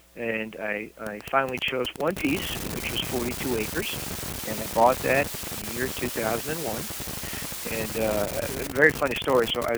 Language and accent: English; New York, United States; my family is born and raised in Italy, and I'm first-generation New Yorker. And I've been working in New York my whole life and living there.